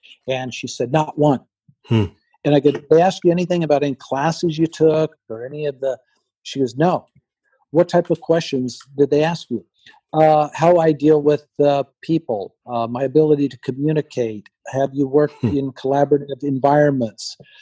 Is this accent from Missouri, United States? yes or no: no; Seattle, Washington, United States; I'm from Seattle, and we see it with Seattle.